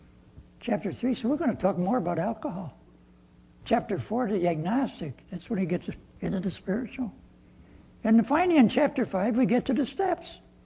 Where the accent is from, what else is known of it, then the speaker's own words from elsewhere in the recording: Chicago, Illinois, United States; moved away; So I'm from Chicago and I've been learning from Southerners ever since I came down here.